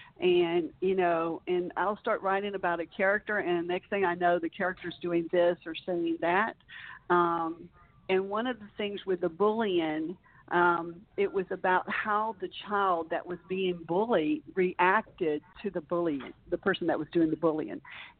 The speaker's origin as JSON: {"language": "English", "region": "Alabama", "country": "United States", "tie": "born or raised there", "said": "I grew up in Alabama, and sometimes we talk and write the same way."}